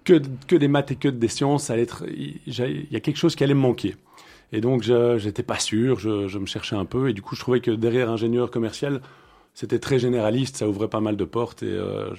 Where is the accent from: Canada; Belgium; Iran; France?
Belgium; Namur, Wallonia; famille namuroise. Donc, j'ai démarré, on va dire, ma vie du côté de Namur. Mes études à Namur et j'ai eu envie de bouger un petit peu pour l'UNIF. Je voulais pas aller sur Namur, donc là j'ai démarré à Bruxelles, à Solvay